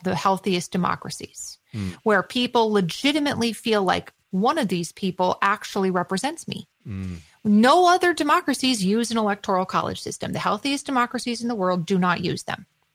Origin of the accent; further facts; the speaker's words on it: Minnesota, United States; The same thing is true in my home state of Minnesota.